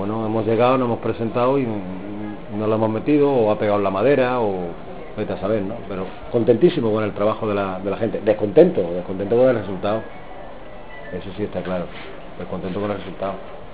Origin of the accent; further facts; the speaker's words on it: Lucena, Andalusia, Spain; porque estoy hablando para la televisión de mi tierra, de Lucena.